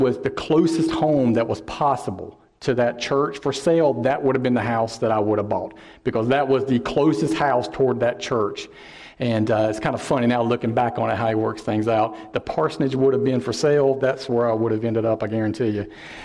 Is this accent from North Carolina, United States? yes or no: yes; Fayetteville, North Carolina, United States; I grew up in the Fayetteville area, in the East Fayetteville area. And down there, the Cape Fear River obviously runs in the middle of it.